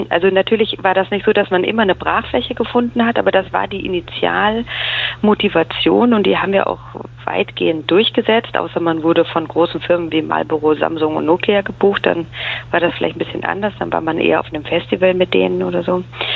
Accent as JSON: {"language": "German", "town": "Munich", "region": "Bavaria", "country": "Germany", "tie": "born or raised there", "moved": "as an adult", "lives_now": "Berlin, Germany", "said": "Ich bin aufgewachsen, geboren und aufgewachsen in München, in Bayern, und bin nach dem Abitur zum Studieren nach Berlin gegangen, beziehungsweise ich habe in Berlin gelebt und in Potsdam habe ich Kulturarbeit studiert."}